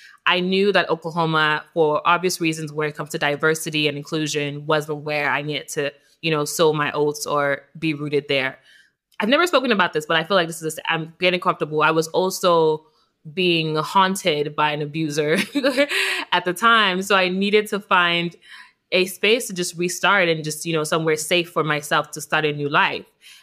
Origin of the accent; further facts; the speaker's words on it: Nigeria; I was born and raised in Nigeria all my life.